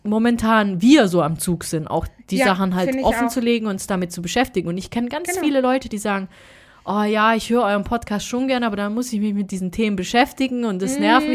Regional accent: Italy; Wir als Italiener sind ja eh temperamentvoller.

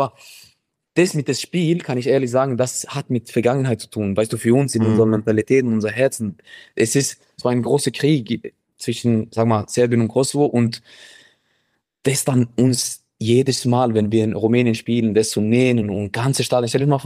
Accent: Norway; Ich bin in Norwegen aufgewachsen

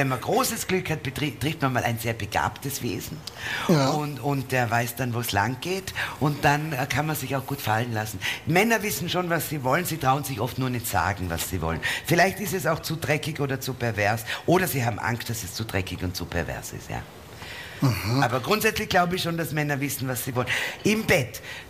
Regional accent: Vorarlberg, Austria; Gott sei Dank bin ich Vorarlbergerin, stellt sich vor, ich sage euch das auf Wienerisch

